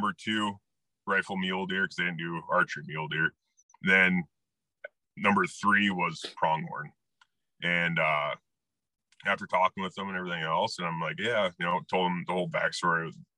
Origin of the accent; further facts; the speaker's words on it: Iowa, United States; moved away as an adult; So so I grew up shotgun hunting in Iowa, like a lot of guys do, you know, just going out with the old man